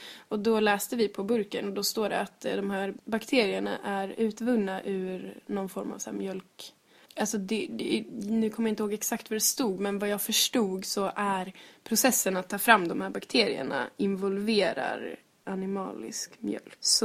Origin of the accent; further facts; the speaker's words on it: Dalarna County, Sweden; Ja, jag växte upp i Dalarna.